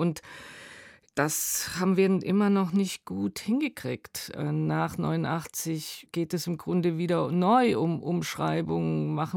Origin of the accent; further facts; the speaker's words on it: Dresden, Saxony, Germany; Dresden, Tal der Ahnungslosen. Ich sehe mich mit weißem Pionierhemd, mit blauem FDJ-Hemd. Also ich komme aus der Indoktrination